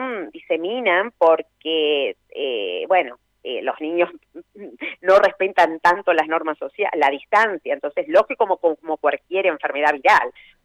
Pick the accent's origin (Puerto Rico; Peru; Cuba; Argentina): Argentina; moved away as an adult; also born or lived in Spain; now in England, United Kingdom; me fui de Argentina hace 20 años, trabajé para Médicos Sin Fronteras, trabajé en España muchos años, vine a Inglaterra y bueno, y acá estoy.